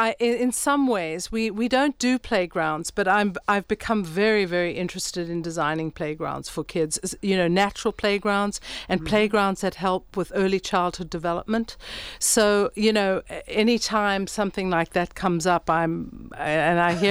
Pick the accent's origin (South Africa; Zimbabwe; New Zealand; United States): South Africa; moved away; I am originally from South Africa, and I've been here for over 40 years.